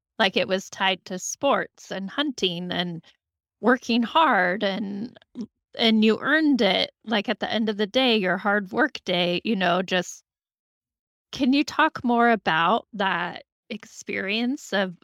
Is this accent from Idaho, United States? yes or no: yes; Moscow, Idaho, United States; growing up in Moscow, college town, a drinking culture was huge there.